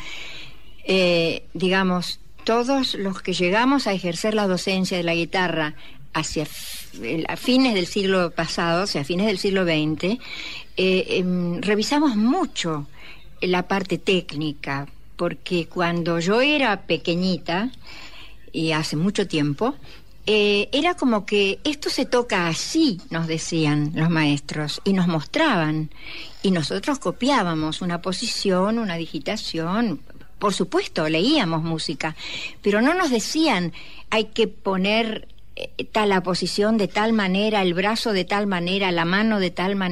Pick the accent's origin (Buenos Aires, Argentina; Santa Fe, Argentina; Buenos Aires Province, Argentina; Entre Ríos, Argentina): Santa Fe, Argentina; Rosario; Yo soy de Rosario.